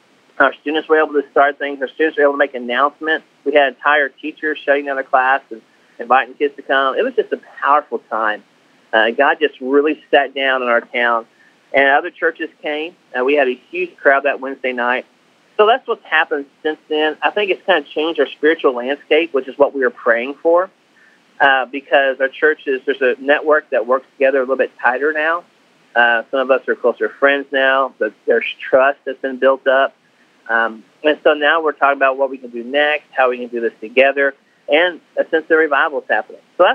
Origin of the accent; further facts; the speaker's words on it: Arkansas, United States; So now I am from Arkansas, going to the seminary in North Carolina, planting a church in New England.